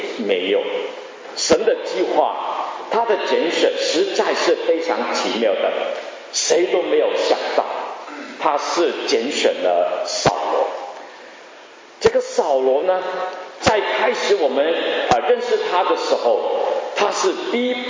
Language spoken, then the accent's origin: Chinese; China; 但是最好就是我们中国人，就是因为我们中国人最明白中国人是想我们的文化每一方面。